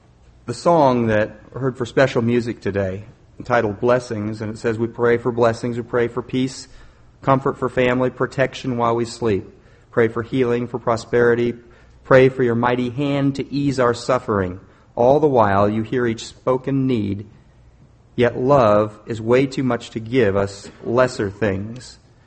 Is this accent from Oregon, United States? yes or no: yes; Oregon, United States; Now for me, I grew up in Oregon. I get happy when it starts to rain.